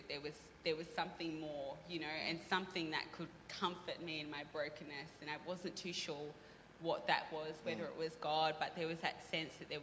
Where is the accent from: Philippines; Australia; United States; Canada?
Australia; Sydney, New South Wales; I grew up in Sydney a lot, in the city of Sydney.